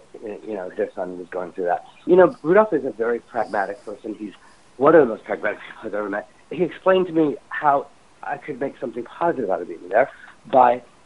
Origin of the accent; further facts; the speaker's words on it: Indiana, United States; But they brought up my whole, growing up in Indiana, you know, the whole thing.